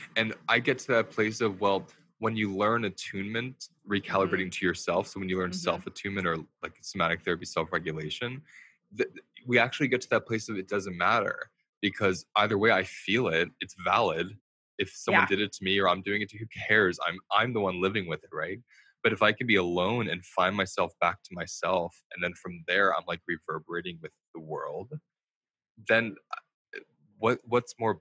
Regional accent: New York City, New York, United States; like I'm a New Yorker

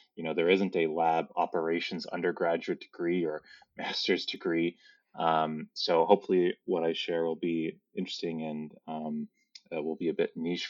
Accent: Albuquerque, New Mexico, United States; I'm from Albuquerque, grew up there, and had been working at Sandy Nesha Labs as an intern.

